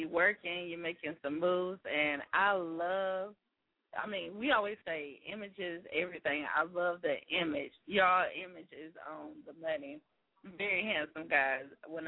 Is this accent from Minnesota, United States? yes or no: no; South Carolina, United States; Well, actually, I'm from South Carolina, and you know, we love South Carolina State, honey.